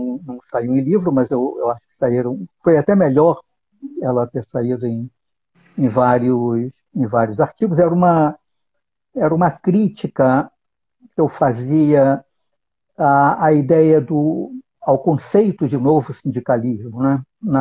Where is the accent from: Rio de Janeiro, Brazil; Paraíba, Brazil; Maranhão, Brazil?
Rio de Janeiro, Brazil; eu sou do Rio, né? Eu nasci no Rio e fiz, como você já disse, minha graduação na Universidade Federal Fluminense no início dos anos 80